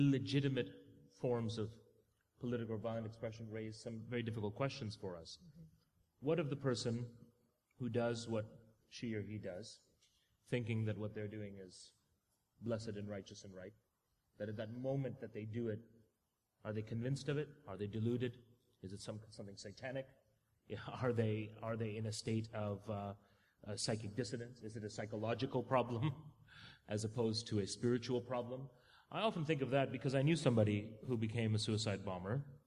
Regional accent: United Kingdom; for us in the West and in the United Kingdom and being British raises some serious questions

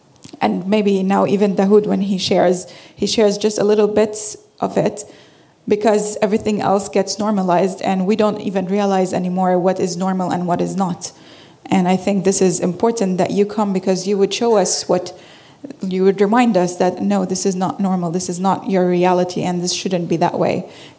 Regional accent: Palestine; English is a second language; I still go there again because it is my home. It is my hometown.

